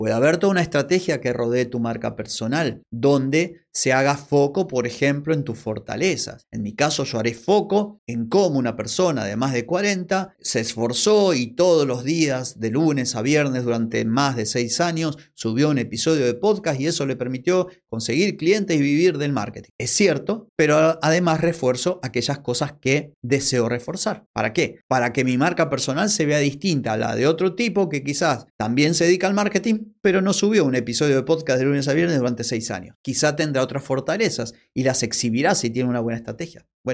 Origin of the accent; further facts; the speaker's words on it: Argentina; Y en vez de decirte, che, para vender más tenés que hacer tal cosa, yo dijera, para vender más tienes que hacer. Ya suena mal, se nota que en mi país no hablamos así.